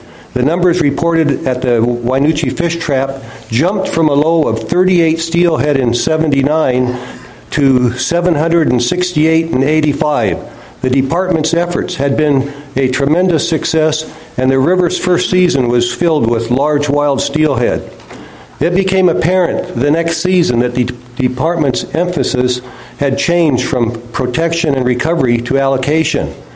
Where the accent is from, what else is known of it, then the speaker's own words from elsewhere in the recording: Montesano, Washington, United States; I'm from Montesano.